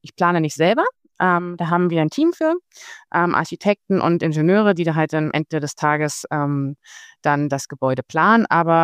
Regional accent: Berlin, Germany; born there; moved away; das hat mich auch von meinem Geburtsort Berlin an die Küste getrieben

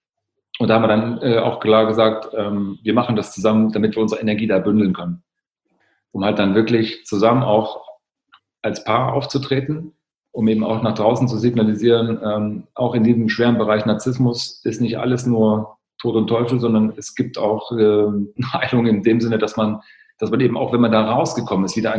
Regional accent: East Germany, Germany; Ich bin im Osten aufgewachsen.

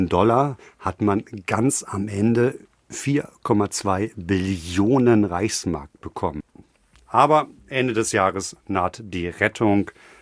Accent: Hamburg, Germany; in meiner Heimatstadt Hamburg

